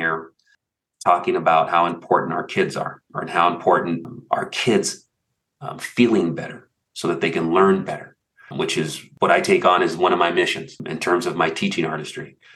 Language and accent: English; California, United States; I was raised in California during a time in the 70s when they had free, they just started rolling out free lunch, free meals, free breakfast.